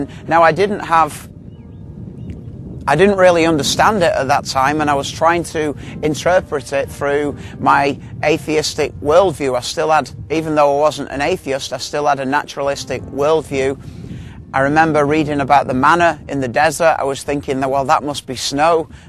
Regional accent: Manchester, North West England, United Kingdom; I grew up in Manchester, in England, in the 70s, into a background.

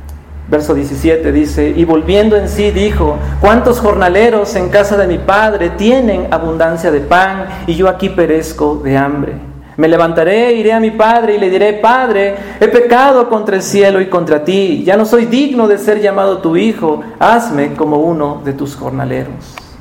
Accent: Tehuacán, Puebla, Mexico; Tehuacán, de donde yo vengo, es muy conocido por eso.

